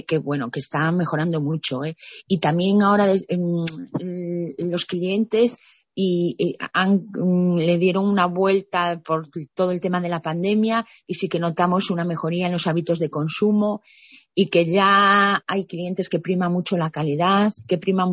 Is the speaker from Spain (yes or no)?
yes; Galicia, Spain; yo tenía claro que como gallega yo quería para mi producto un nombre gallego